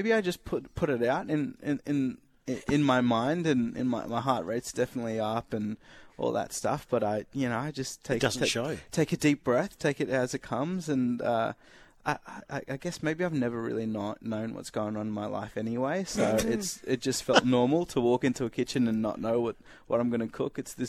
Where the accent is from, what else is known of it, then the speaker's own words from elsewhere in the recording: Australia; I don't even think I say it right, you know, because I grew up in Australia.